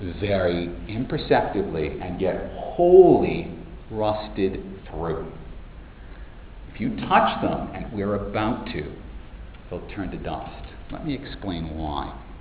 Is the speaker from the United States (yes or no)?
yes; United States; now in Australia; As an American, let me tell you, that's a very contentious issue.